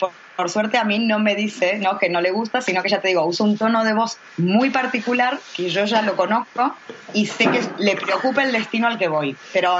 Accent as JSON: {"language": "Spanish", "region": "Buenos Aires", "country": "Argentina", "tie": "born or raised there", "said": "Porque yo me crié en Buenos Aires."}